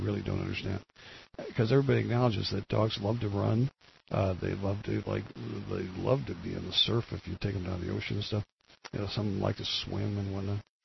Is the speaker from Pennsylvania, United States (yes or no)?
no; San Luis Obispo, California, United States; We were born and raised in San Luis Obispo.